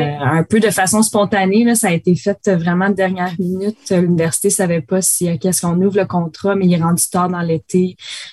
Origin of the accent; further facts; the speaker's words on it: Gatineau, Quebec, Canada; je suis restée dans ma ville natale toutes ces années-là. Je suis restée à Gatineau.